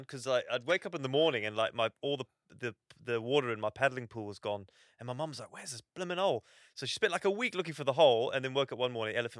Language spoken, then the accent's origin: English; South Africa; even though I grew up in Africa, I'm not cool with that.